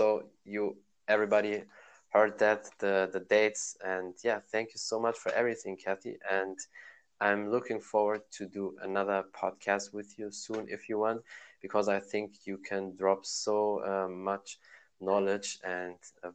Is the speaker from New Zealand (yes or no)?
no; Germany; I mean, I'm born in Germany and raised there